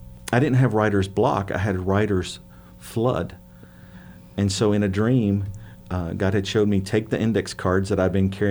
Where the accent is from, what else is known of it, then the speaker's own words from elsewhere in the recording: Tennessee, United States; accent: twang; and I'm from Tennessee, so you're going to have some twang